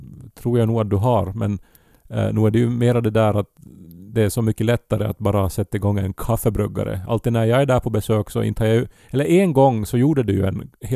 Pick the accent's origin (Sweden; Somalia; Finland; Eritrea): Finland; Esse, Ostrobothnia; när jag var hemma i Esse en gång